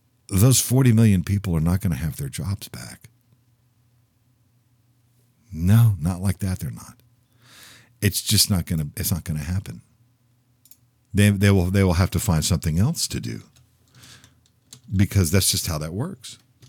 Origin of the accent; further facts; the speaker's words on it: Texas, United States; When I was a kid growing up in Texas, we used to go to a place called Luby's Cafeteria.